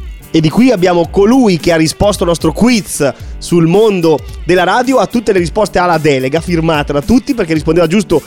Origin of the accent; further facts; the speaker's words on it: Lombardy, Italy; Io tra l'altro vengo dalla Francia Corta, occhio.